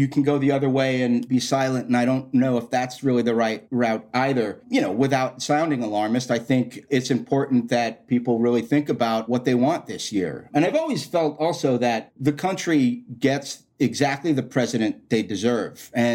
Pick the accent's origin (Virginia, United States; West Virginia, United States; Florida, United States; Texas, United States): Florida, United States; also born or lived in New York; I grew up down in Florida. I mean, I was born in New York, but I grew up down in Florida.